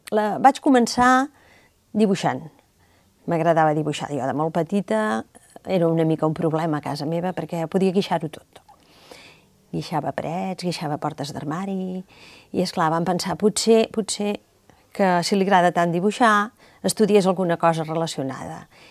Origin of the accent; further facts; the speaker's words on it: La Garriga, Catalonia, Spain; vinc de la Garriga i estic encantada, evidentment, d'estar aquí